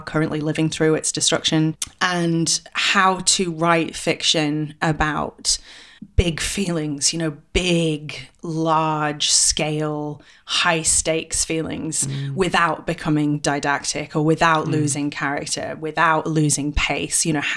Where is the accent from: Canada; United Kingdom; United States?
United Kingdom; Sheffield, Yorkshire and the Humber; also born or lived in Manchester / London; like I was born in Sheffield in the UK, and I grew up there, and I studied in Manchester and then again in London, and I was an actor in London for a long time.